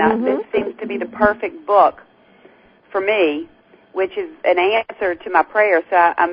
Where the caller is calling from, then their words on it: Baton Rouge, Louisiana, United States; I'm calling from Baton Rouge.